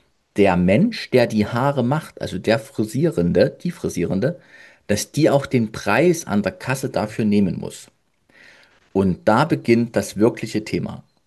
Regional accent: Dresden, Saxony, Germany; now in Leipzig, Germany; Ich komme ja aus Dresden, wohne in Leipzig.

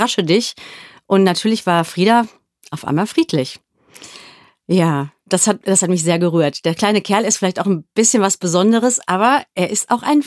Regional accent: Germany; Und ich war als Deutsche da, hatte manchmal furchtbares Heimweh und bin dann immer ins jüdische Viertel gegangen

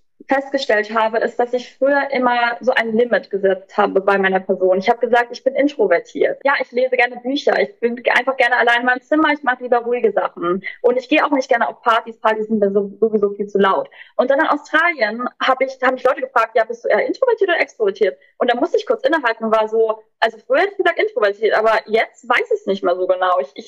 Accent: Germany; So, ich komme aus Deutschland

